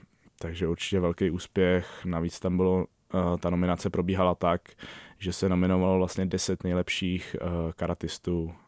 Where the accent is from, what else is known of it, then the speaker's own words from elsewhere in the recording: Central Bohemian Region, Czechia; já pocházím ze Středočeského kraje, tak stále trénuju s mámou.